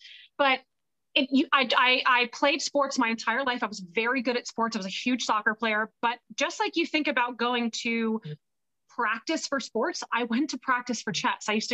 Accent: Los Angeles, California, United States; I'm born and raised in Los Angeles. I always wanted to be a UCLA Bruin.

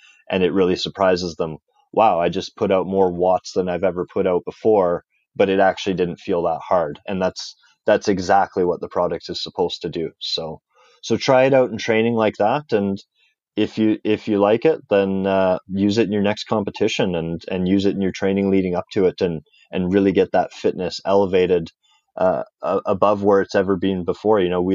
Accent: Canada; So that's as a Canadian, that's a great market as well.

